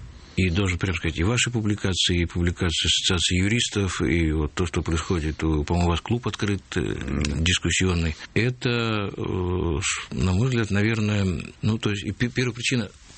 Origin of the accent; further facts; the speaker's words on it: Volga region, Russia; Я с Волги, волжанин